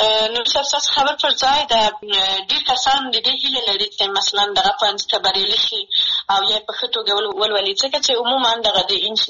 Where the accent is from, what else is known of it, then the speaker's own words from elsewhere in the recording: Maidan Wardak, Afghanistan; زه د میدان وردګ ولایت څخه یم